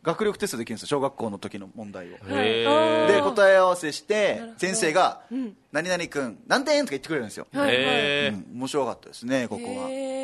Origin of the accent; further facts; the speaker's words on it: Okinawa, Japan; 僕沖縄から来てますよ